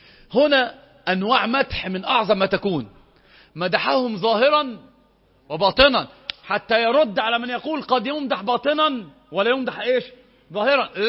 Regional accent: Al-Zouk al-Gharbiya, Sohag Governorate, Egypt; انا من سوهاج اخويا, من الزوك الغربية

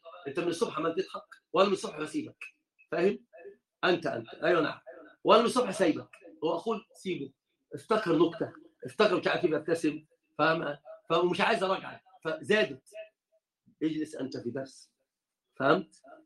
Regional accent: Egypt; هو طبعا عندنا في مصر يقول زيادة الخير

